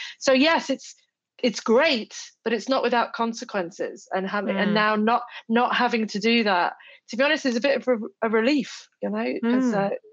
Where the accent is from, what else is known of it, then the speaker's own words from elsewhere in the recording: United Kingdom; You know, I'm British. I wasn't well off when I grew up.